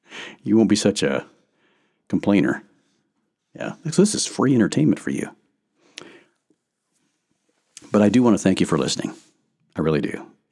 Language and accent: English; Minnesota, United States; That's more, I'm more Minnesotan, I guess.